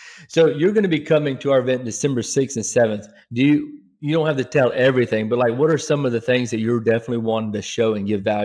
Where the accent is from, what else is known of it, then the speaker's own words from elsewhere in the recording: Atlanta, Georgia, United States; No, we're from Atlanta.